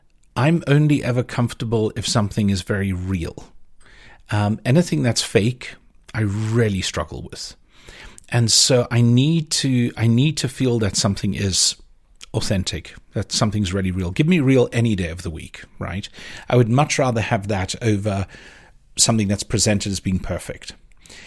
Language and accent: English; Johannesburg, Gauteng, South Africa; not that I'm originally from Cape Town, I'm originally from Johannesburg or suburban Johannesburg